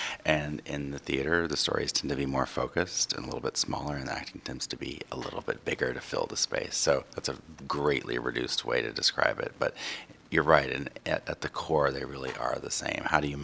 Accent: Arkansas, United States; I grew up in Arkansas, so I wasn't able to see a ton of stuff. I didn't see my first Broadway show till I was 18.

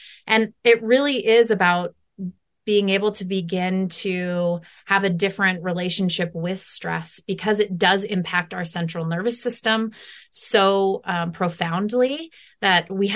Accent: Twin Falls, Idaho, United States; Well, I'm a born and raised Idahoan. So I have deep roots and deep love for this state in general. I grew up in Twin Falls

